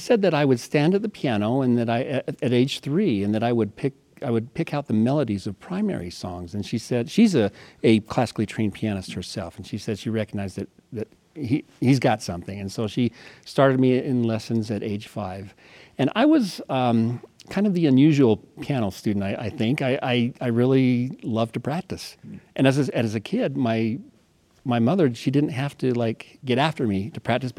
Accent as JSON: {"language": "English", "town": "Brigham City", "region": "Utah", "country": "United States", "tie": "born or raised there", "said": "I was raised in Brigham City, and she came from Chicago"}